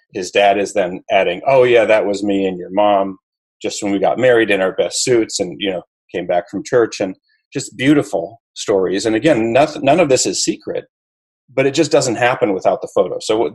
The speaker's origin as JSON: {"language": "English", "region": "Minnesota", "country": "United States", "tie": "born or raised there", "moved": "as an adult", "said": "the crux of it is that I grew up in Minnesota and have most since college lived somewhere else. So I go back to visit my family"}